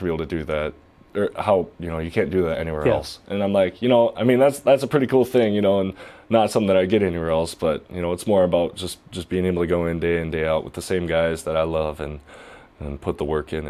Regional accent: Bloomer, Wisconsin, United States; which is about 20 minutes south of Bloomer, Wisconsin, which is my hometown.

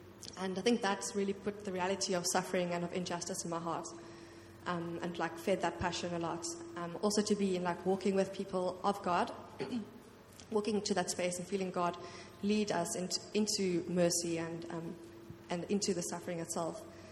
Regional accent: Pretoria, Gauteng, South Africa; moved away as an adult; now in Cape Town, South Africa; I come from Pretoria, and then after my gap year, I came to Cape Town to study at UCT 6 years ago.

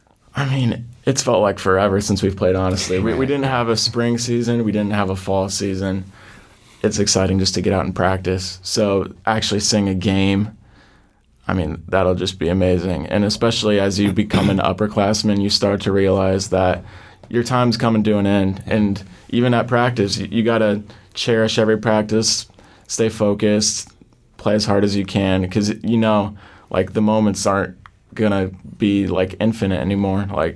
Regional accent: Cedar Rapids, Iowa, United States; And yeah, as you said, I'm from Cedar Rapids. I went to a high school that's also very diverse, much more diverse than here.

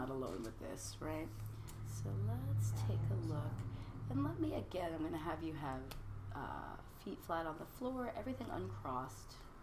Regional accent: United States; And the interesting thing about this as Americans, right? I'm an American too.

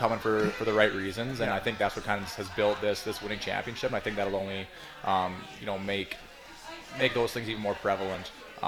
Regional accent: Canada; it was pretty – pretty disappointing as a Canadian.

